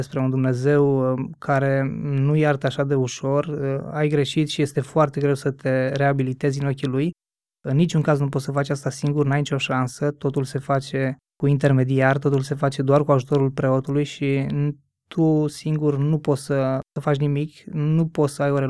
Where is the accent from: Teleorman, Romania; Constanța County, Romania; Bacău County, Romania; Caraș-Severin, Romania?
Teleorman, Romania; Alexandria; born there; în Telorman, acolo unde m-am născut, în Alexandria